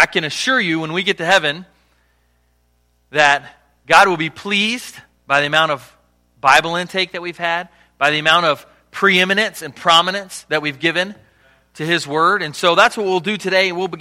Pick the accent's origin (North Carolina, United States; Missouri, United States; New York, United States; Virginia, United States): Virginia, United States; Chesapeake; So I grew up in Chesapeake, Virginia, down south, which means we do crazy things like watch NASCAR and drink sweet tea, and that's what people do in the South.